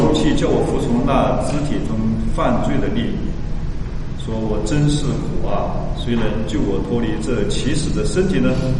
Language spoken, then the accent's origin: Chinese; China; now in United States; 相信在美国的这些我们中国人都会做体检